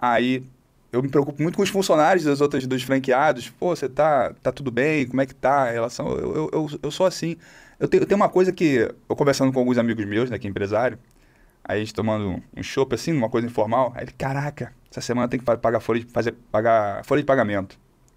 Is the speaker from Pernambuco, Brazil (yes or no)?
no; São Paulo, Brazil; Leve a sério meu comentário porque eu sou paulista.